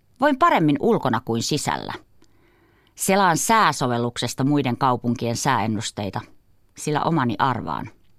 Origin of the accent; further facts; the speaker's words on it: Kuusamo, North Ostrobothnia, Finland; Olen kotoisin Kuusamosta, napapiirin eteläpuolelta. Kotiseudullani aurinko nousee kaamosaikaankin.